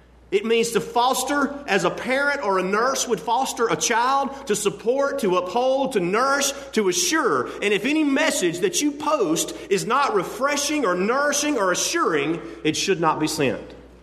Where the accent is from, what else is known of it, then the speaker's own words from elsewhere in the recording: Southern United States, United States; my dictation doesn't understand what I'm saying because I'm from the South.